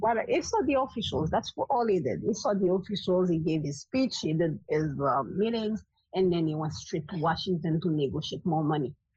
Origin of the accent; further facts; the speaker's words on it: Gonaïves, Artibonite, Haiti; English is a second language; I have been living in Port-au-Prince because I'm originally from Gonaïves, which is in the north side of the country. I'm living in Port-au-Prince since 2004.